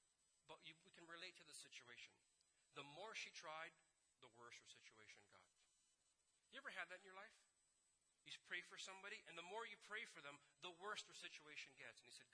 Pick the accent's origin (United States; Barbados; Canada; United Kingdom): Canada; Now, I'm a Canadian, so when I read that somebody touched the hem of his garment, I think like a Canadian.